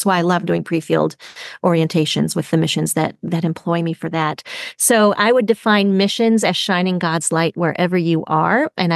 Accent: France; also born or lived in Germany; So 2 of them are World War II books because I grew up in Europe, lived in France and Germany.

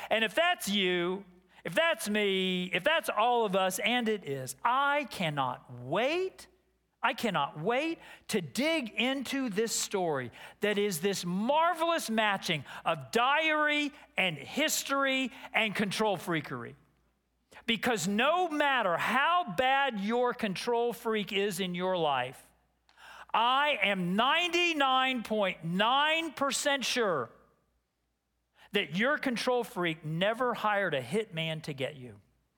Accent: Texas, United States; she's from the Northeast, and I'm from Texas.

